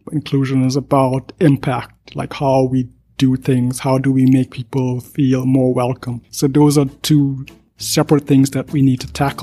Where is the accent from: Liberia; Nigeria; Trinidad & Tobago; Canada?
Trinidad & Tobago; now in United States; Yeah, I'm from Trinidad.